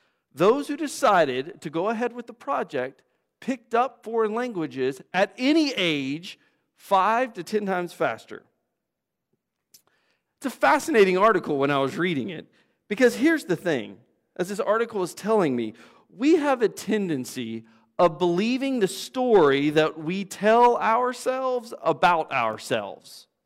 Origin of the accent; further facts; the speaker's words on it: Texas, United States; I was shaped by the fact I grew up in West Texas. I was shaped by the fact I've grown up in America.